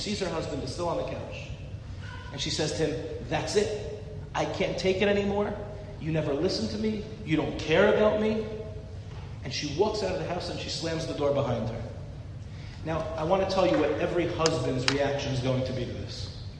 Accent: Five Towns, New York, United States; now in Ramat Beit Shemesh, Israel; I grew up in the Five Towns. I live in Ramat Beit Shemesh, right next to the Five Towns.

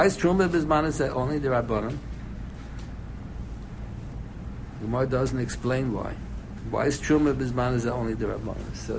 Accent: Philadelphia, Pennsylvania, United States; I used to, when I was a little boy, I was brought up in Philadelphia.

